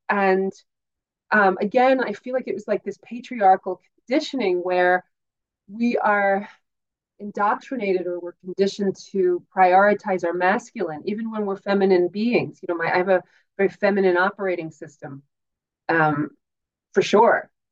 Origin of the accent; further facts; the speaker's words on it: United States; now in Sligo, Ireland; I'm from the United States. I live in Ireland now, though, and have for the last, I don't know, number of years. I live in Sligo area